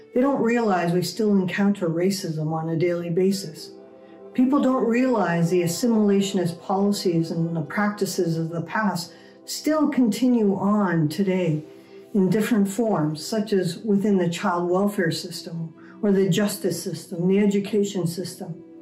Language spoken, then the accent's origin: English; Yellow Quill First Nation, Saskatchewan, Canada; I am Anishinaabe from Yellow Quill First Nation. My mother was from Kinistan